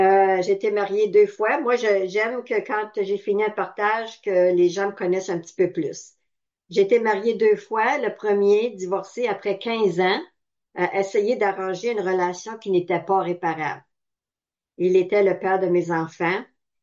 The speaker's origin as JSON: {"language": "French", "town": "Gatineau", "region": "Quebec", "country": "Canada", "said": "Je viens de Gatineau, Québec, Canada."}